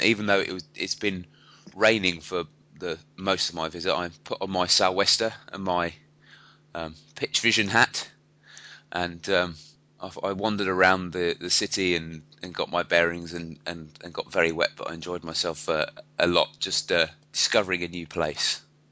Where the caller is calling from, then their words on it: Sydney, New South Wales, Australia; I'm coming through from Sydney, and just looking out the window at the Opera House.